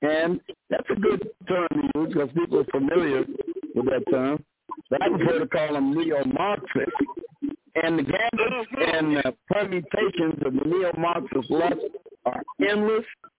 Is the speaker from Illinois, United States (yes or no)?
yes; Chicago, Illinois, United States; moved away as an adult; I'm an expatriate from Chicago. I left Chicago in 2008. I'm a retired state policeman in Illinois, and I saw my handwriting on the wall. I had to get out.